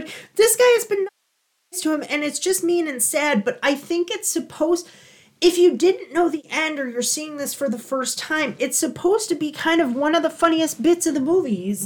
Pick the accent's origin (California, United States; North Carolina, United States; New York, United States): New York, United States; Buffalo; We're from the Buffalo area.